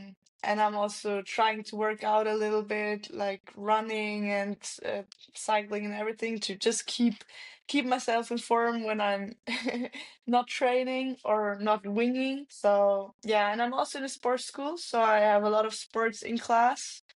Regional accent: Vienna, Austria; English is a second language; I'm from Vienna, it's 8 hours by car.

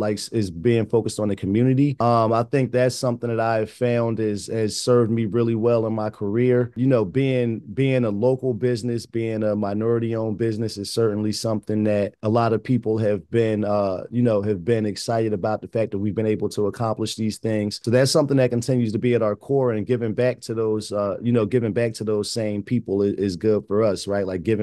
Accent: Ewing, New Jersey, United States; we are an adult use cannabis dispensary here in my hometown of Ewing, New Jersey.

